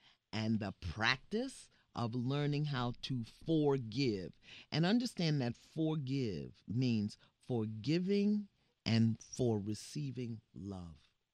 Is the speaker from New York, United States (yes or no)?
yes; Brooklyn, New York, United States; Yeah, but I'm from Brooklyn, so it's up in there.